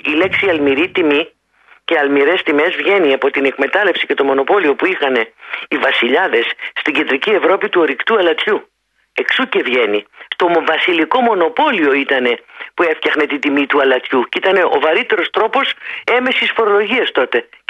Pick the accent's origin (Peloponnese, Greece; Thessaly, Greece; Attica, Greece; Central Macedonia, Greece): Peloponnese, Greece; Geraki; το χωριό μου, γιατί είμαι από λαδοχώρη, η καταγωγή μου, από το Γεράκι, Λακωνίας